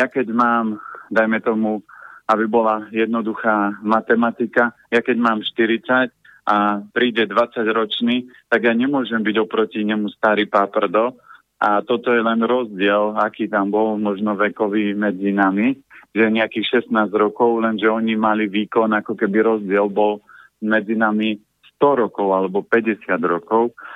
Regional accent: Žilina Region, Slovakia; A ja hovorím, pochádzam z Oravy

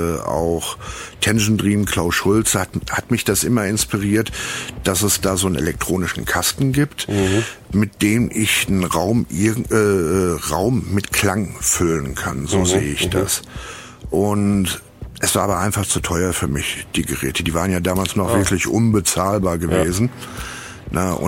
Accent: Mainz, Rhineland-Palatinate, Germany; Ich komme aus Mainz und mach Mucke.

